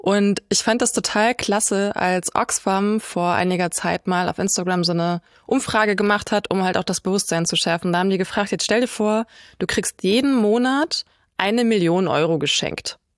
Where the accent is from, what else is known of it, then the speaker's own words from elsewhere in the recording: Poland; Ich bin Pole, ich darf das.